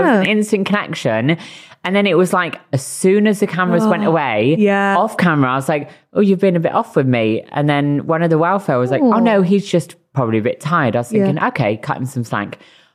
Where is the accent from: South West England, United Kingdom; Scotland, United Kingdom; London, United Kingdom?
South West England, United Kingdom; Bristol; Is that how I am from Bristol.